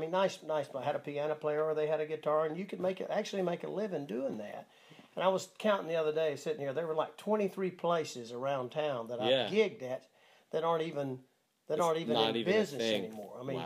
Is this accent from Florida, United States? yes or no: yes; Florida, United States; now in Nashville, United States; Yeah, near Gainesville.